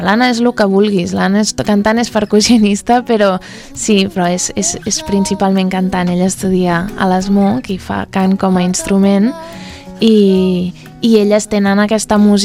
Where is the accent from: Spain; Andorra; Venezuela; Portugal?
Portugal; Lisbon; Catalan is a second language; jo sóc portuguesa, però portuguesa de Lisboa.